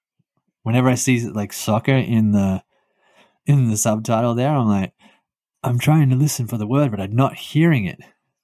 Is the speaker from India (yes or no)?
no; Australia; Well, I already knew this because I'm an Australian.